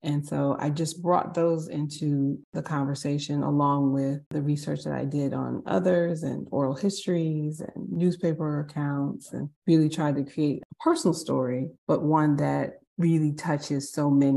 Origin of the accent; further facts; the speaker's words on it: New Jersey, United States; born there; now in North Carolina, United States; I was born in New Jersey, but all of my ancestors are Southern. I went to undergrad at University of Virginia in Charlottesville, and then I went to graduate school at Duke. I moved to North Carolina and been here since then.